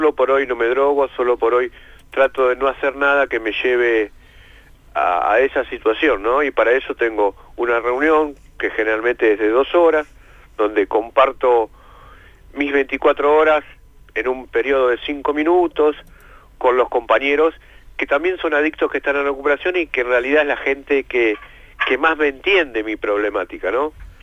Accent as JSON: {"language": "Spanish", "region": "Buenos Aires", "country": "Argentina", "said": "Mira, yo soy de Buenos Aires"}